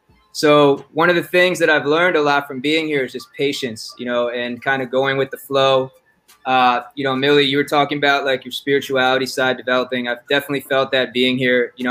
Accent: Manhattan, New York, United States; I'm from Manhattan. I grew up 73rd and 2nd.

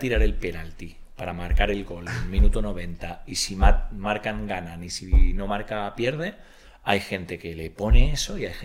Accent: Madrid, Community of Madrid, Spain; Yo soy un paleto de Madrid.

